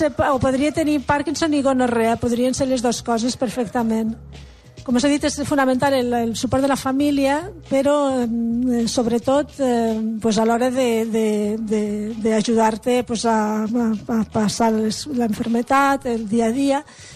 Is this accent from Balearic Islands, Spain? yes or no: no; Lleida, Catalonia, Spain; Soc de Lleida